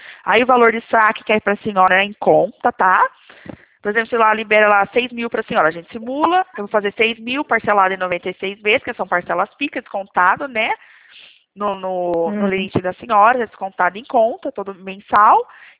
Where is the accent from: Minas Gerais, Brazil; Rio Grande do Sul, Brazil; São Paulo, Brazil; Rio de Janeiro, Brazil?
São Paulo, Brazil; Leme; Eu sou aqui do estado de São Paulo, interior Leme.